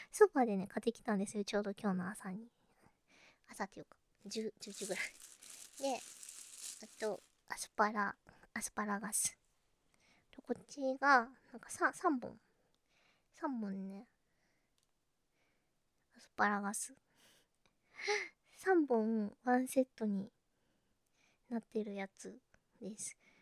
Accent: Kansai, Japan; 出身地は関西です。関西のどこかです。

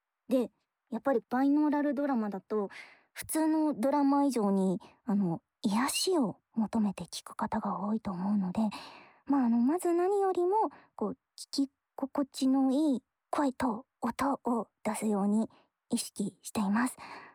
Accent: Kanagawa, Japan; 私はですね、神奈川のめっちゃ海沿いで生まれた後にめっちゃ山奥のど田舎で育てられまして、そこ電車もコンビニもなくて、リアルモノベノの世界みたいなところだったんですよ。

